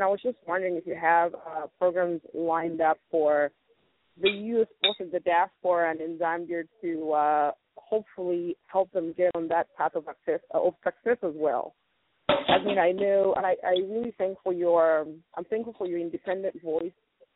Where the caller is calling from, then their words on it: Atlanta, Georgia, United States; I'm calling from Atlanta.